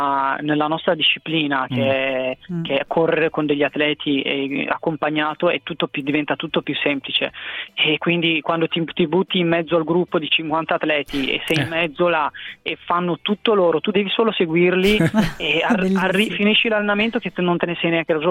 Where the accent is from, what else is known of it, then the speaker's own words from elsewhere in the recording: Eritrea; E avevo un'idea di portarmeli in Eritrea, perché comunque essendo il mio paese d'origine